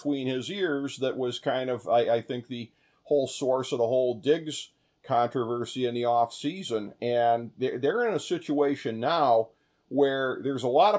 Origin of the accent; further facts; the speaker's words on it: Ohio, United States; feeling kind of distant from my hometown Browns, as we have covered on the show previously